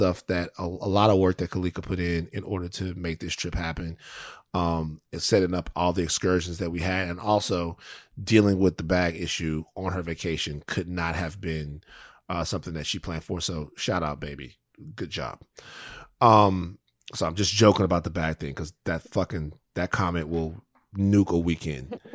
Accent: Louisiana, United States; In Santorini, it's some of the best food I've ever had. I'm from Louisiana.

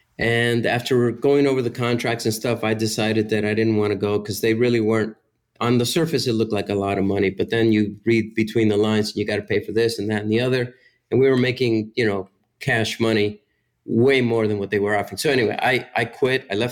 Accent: Miami, Florida, United States; my family fled Cuba during the revolution. We went to Mexico first. I grew up in Miami.

